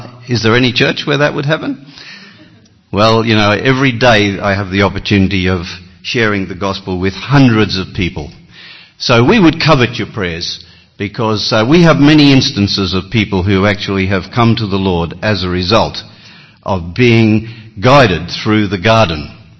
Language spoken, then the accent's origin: English; Australia; accent: Australian; now that this funny accent is Australian.